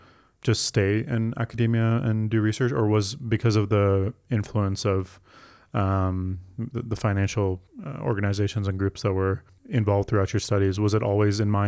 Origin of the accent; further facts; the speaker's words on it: Toronto, Ontario, Canada; I grew up in Toronto